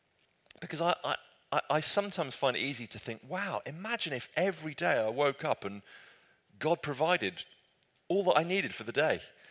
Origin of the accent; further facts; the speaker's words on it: United Kingdom; as British people we are particularly good